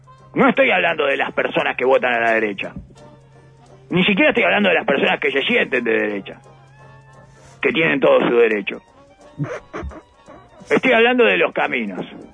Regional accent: Uruguay; En el que podemos decidir como uruguayos

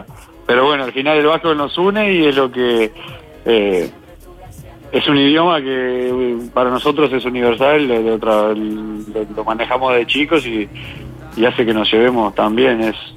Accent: Uruguay; estoy yo que soy uruguayo

